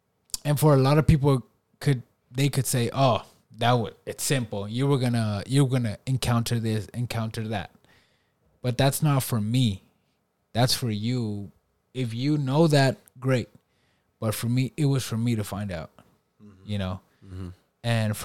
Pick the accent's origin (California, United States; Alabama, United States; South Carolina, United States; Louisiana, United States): California, United States; And as a Hispanic, as a Latin American, growing up in the West Coast, California, that does a lot of things to you, right?